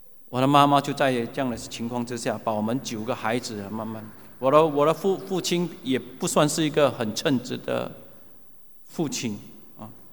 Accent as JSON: {"language": "Chinese", "country": "Singapore", "said": "那个时候就是我们新加坡人所谓的假轰啊。"}